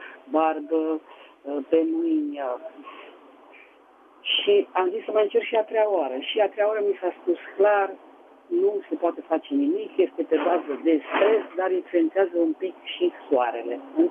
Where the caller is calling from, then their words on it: Bucharest, Romania; eu sunt din București și am și o problemă referitor la pete apărute pe corp.